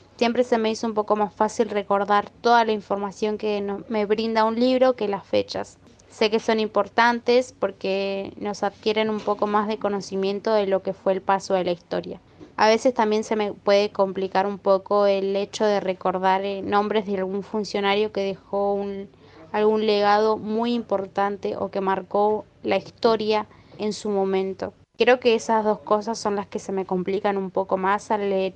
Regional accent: Bajo Flores, Buenos Aires, Argentina; estudio en Madre del Pueblo y soy de Bajo Flores.

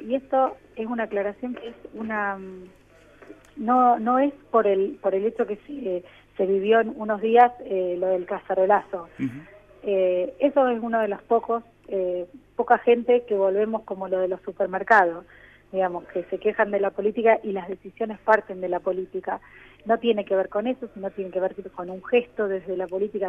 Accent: Argentina; lo estamos llevando bastante bien como argentinos.

